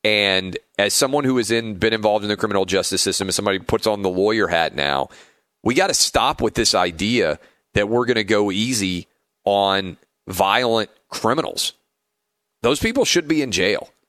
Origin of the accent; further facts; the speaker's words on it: Nashville, Tennessee, United States; Awful story that came out of my hometown of Nashville over the weekend.